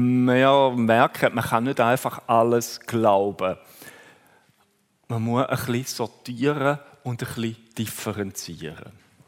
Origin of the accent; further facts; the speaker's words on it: Switzerland; Also bei uns in der Schweiz ist nur Zürich grösser